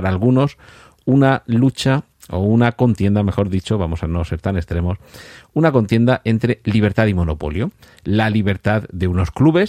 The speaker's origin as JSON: {"language": "Spanish", "town": "Murcia", "region": "Region of Murcia", "country": "Spain", "said": "soy de Murcia y prefiero que gane el Real Murcia."}